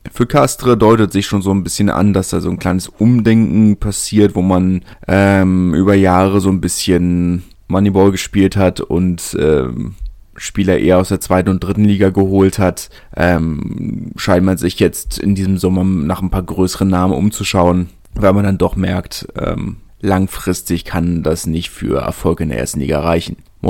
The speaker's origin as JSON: {"language": "German", "region": "Berlin", "country": "Germany", "said": "ich bin Berliner."}